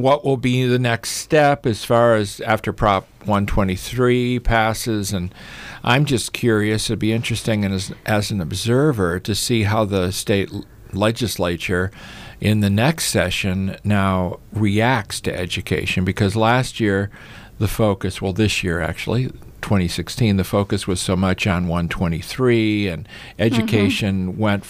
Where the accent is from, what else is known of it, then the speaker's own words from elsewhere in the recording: Wilmette, Illinois, United States; I'm from Wellmet. So a couple of Chicago area